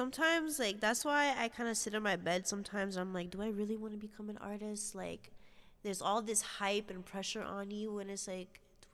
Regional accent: Antigua & Barbuda; now in Toronto, Canada; Okay, so we can start back from the country I was born. I was born in Antigua. I came here 7 years ago. And back home, I was part of the choir.

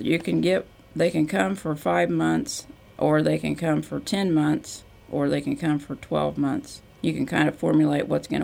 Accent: Bloomington, Indiana, United States; now in Danville, United States; Well, I'm originally from Bloomington, Indiana, and I was a ISE student rep in Bloomington for several years. And then I remarried and relocated to Danville.

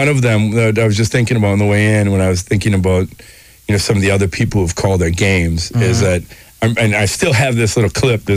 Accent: Arcadia, Wisconsin, United States; also born or lived in Durand / La Crosse; I grew up in Arcadia. We spent a year in Durand, and my dad kind of had a midlife crisis. And then we ended up back in La Crosse and went to Logan High School, pride of the North Side there.

